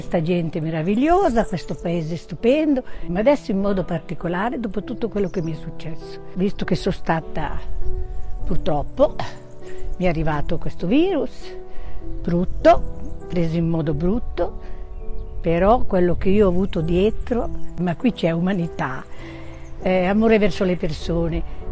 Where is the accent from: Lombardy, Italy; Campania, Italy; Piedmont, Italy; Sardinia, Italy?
Piedmont, Italy; Novara; born there; sono nata a Novara e vengo a Terrasini da, diciamo, 5 anni.